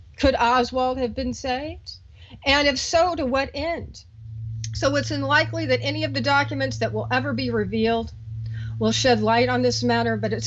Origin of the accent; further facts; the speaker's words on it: Indianapolis, Indiana, United States; The story that came across today is about a taxi driver in my hometown of Indianapolis, Indiana